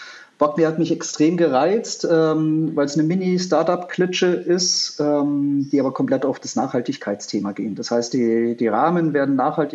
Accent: Munich, Bavaria, Germany; born there; Gebürtiger Münchner

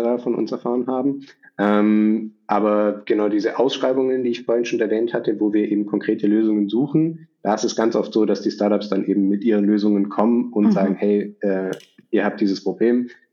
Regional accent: Tettnang, Baden-Württemberg, Germany; Genau, Tettnang ist Baden-Württemberg noch und Lindau liegt ja schon in Bayern

